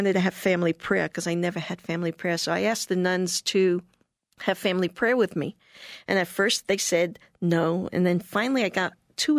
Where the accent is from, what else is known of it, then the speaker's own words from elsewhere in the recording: Brooklyn, New York, United States; But I was from Brooklyn. I didn't know better yet.